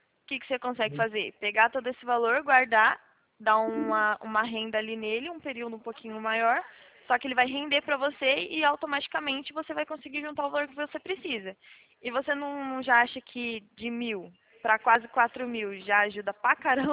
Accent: São Paulo, Brazil; Aqui eu sou de São Paulo, né?

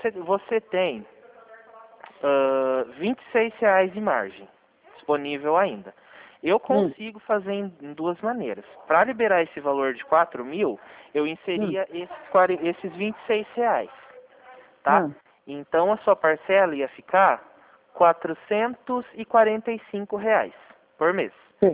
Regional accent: Itapira, São Paulo, Brazil; Eu sou de Itapira também

